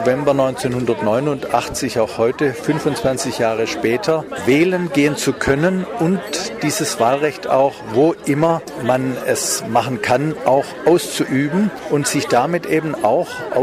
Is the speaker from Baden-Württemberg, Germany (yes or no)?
yes; Baden-Württemberg, Germany; Wir sind an diesem Tag, lange geplant, in meine Heimat in den Schwarzwald gefahren von Prag aus